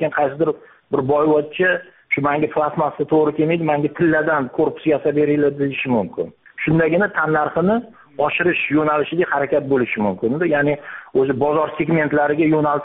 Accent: Tashkent, Uzbekistan; born there; Men 1972-yil Toshkent shahrida tug'ilganman.

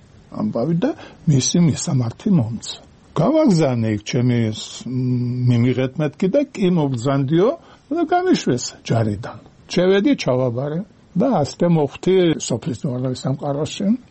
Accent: Batumi, Adjara, Georgia; წარმოშობით ბათუმელი ვარ, დავამთავრე სკოლა და ჯარში წამიყვანეს.

